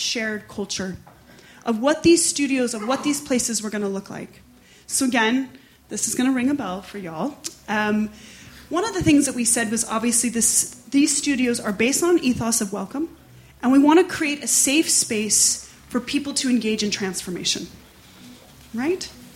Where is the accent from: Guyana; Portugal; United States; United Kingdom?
United Kingdom; Northern Ireland; growing up in Northern Ireland as I did in Corrymeela